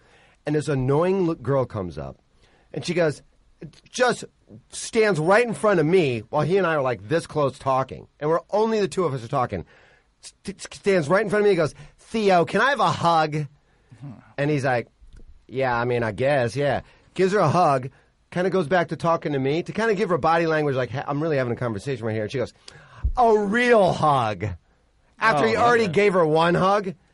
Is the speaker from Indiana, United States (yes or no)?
yes; Indiana, United States; I grew up in the Chicago area. Northern Indiana